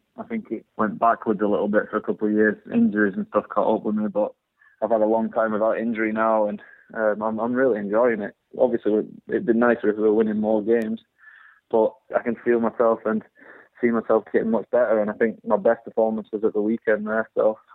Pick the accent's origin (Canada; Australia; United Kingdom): United Kingdom; being British